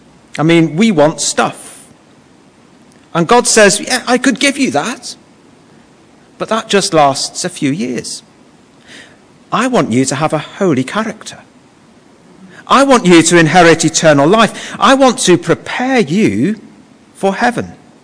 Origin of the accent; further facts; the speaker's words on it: England, United Kingdom; We are not saved because our parents were Christians. We're not saved because we're English.